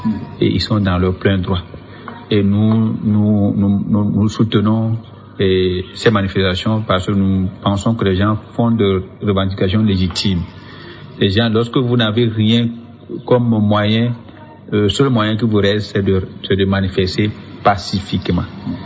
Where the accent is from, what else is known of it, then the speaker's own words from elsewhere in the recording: Togo; on doit faire tout pour que les gens comprennent qu'on est des Togolais, on doit se comprendre.